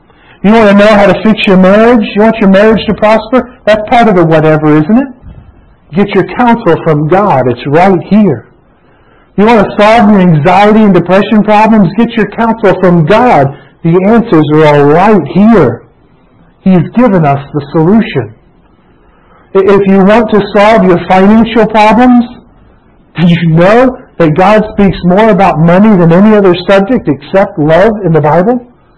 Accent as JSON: {"language": "English", "region": "Florida", "country": "United States", "tie": "born or raised there", "said": "I grew up in Florida. I was born in Florida."}